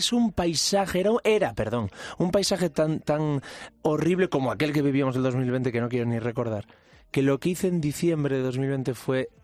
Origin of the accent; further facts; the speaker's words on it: Galicia, Spain; voy más allá como intenso gallego que soy.